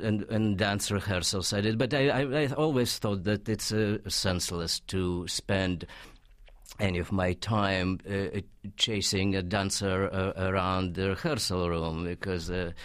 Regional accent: Russia; Well, I grew up in Russia.

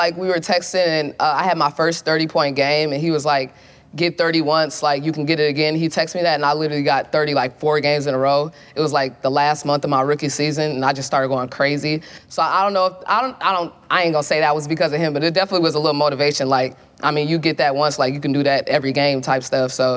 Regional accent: Nigeria; like, you know, especially as a Nigerian, like, my parents were just, like, school.

